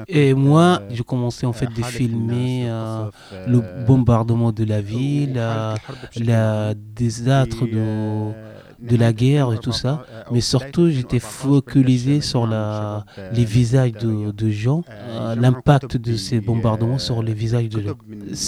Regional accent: Syria; French is a second language; moved away; Et ensuite, en fait, je suis parti de Syrie jusqu'en Turquie et je rencontre Delphine

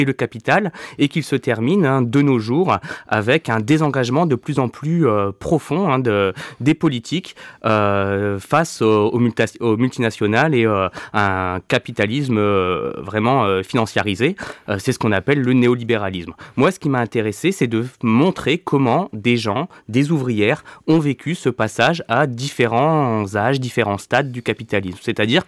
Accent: Avion, Hauts-de-France, France; j'ai 35 ans, j'ai grandi à Avion dans le bassin minier, j'ai fait des études de cinéma à Lille

